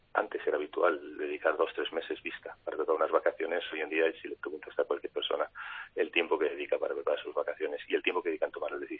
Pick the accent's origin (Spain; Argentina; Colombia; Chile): Spain; A mí me da mucha pena como español